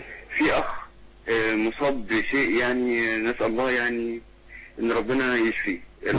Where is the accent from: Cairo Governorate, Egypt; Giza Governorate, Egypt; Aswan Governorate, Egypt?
Aswan Governorate, Egypt; Aswan